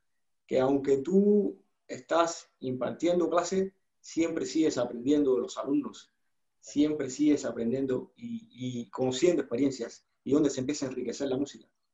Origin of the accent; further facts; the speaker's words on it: Matanzas, Cuba; Yo vengo de Matanzas, de Cuba.